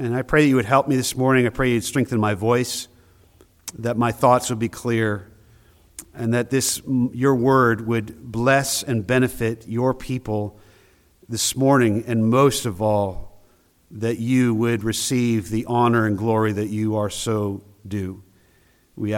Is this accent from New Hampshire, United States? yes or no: yes; New Hampshire, United States; I mean, I was born in New Hampshire, and so I'm a New Hampshire native. I'm thankful for that. I'm proud of that.